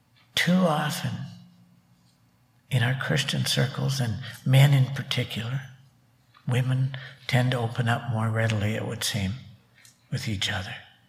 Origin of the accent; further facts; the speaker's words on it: Calgary, Alberta, Canada; I grew up in Crescent Heights Baptist Church in Calgary, went to university there